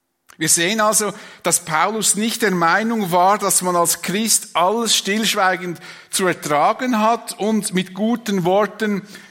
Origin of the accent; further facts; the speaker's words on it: Switzerland; Das widerstrebt uns ja zutiefst als Schweizer, wie wir erzogen sind.